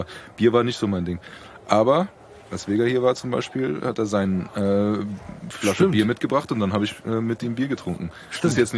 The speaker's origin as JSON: {"language": "German", "town": "Frankfurt", "region": "Hesse", "country": "Germany", "tie": "born or raised there", "said": "Also ich bin froh, dass ich in Frankfurt geboren und aufgewachsen bin"}